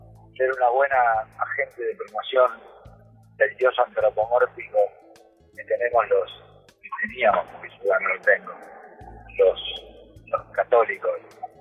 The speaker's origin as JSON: {"language": "Spanish", "country": "Argentina", "said": "No, yo soy argentino, quiero ser argentino, hago los impuestos en Argentina, todos."}